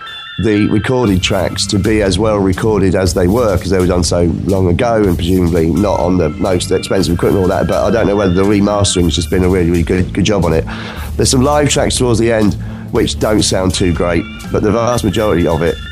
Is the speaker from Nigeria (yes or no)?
no; Nottingham, East Midlands, United Kingdom; Yeah, we are from Nottingham, I should say.